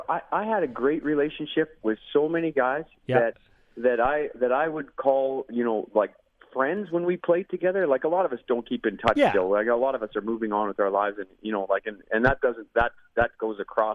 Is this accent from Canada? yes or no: yes; Canada; as a Canadian kid, you come in and your jaw drops.